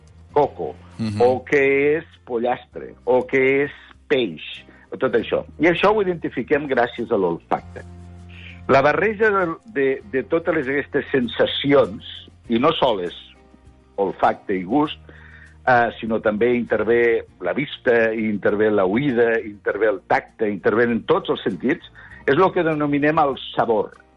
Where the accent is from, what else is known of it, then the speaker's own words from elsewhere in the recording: Catalonia, Spain; al poble, que jo sóc del Pallars